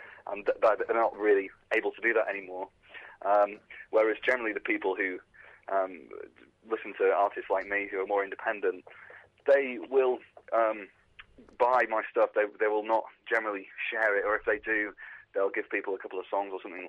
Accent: Blackpool, North West England, United Kingdom; now in Leeds, United Kingdom; Well, I live in Leeds, but I'm from Blackpool originally, so my accent's a bit of a mess.

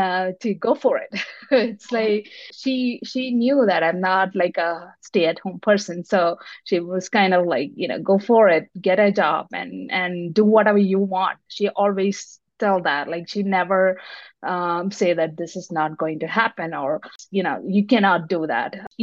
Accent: Kerala, India; English is a second language; I grew up in India, a small state called Kerala. We have like oceans all over and one side mountains. It would be some similar to Florida. And so humidity, beaches. So I grew up in Kerala, India.

